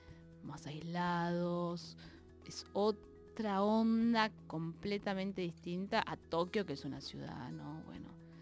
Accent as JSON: {"language": "Spanish", "town": "Villa Luzuriaga", "region": "Buenos Aires Province", "country": "Argentina", "said": "Yo de donde vengo, viste, de Villa Luzuriaga"}